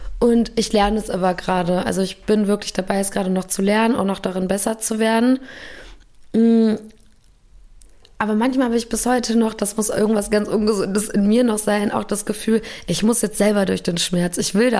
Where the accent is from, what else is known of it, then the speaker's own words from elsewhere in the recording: Gelsenkirchen, North Rhine-Westphalia, Germany; born there; ich bin in Gelsenkirchen geboren, also unweit von Köln quasi.